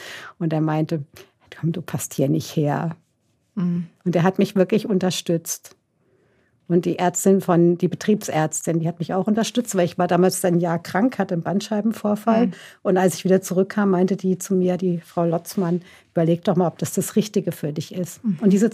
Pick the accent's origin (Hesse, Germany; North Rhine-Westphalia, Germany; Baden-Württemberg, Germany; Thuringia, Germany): Hesse, Germany; das war als Hessin jetzt schon erstmal ein bisschen eine Umstellung.